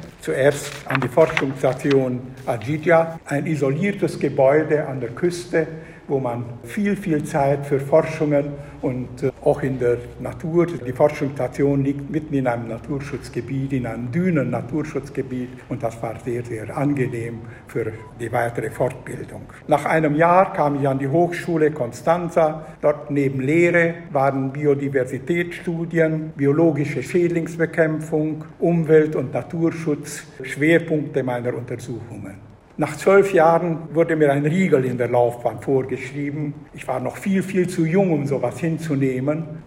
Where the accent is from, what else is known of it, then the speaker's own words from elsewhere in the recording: Sibiu, Sibiu County, Romania; moved away as an adult; in den Bergen um Hermannstadt, meiner Heimatstadt.